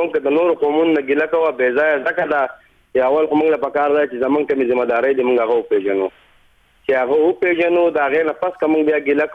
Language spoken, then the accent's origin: Pashto; Swat, Khyber Pakhtunkhwa, Pakistan; now in Karachi, Pakistan; مونږ ځای د سوات یو، سوات درشتلې اوسېدونکو او په کراچۍ کې تقریبا زیګون ځای دی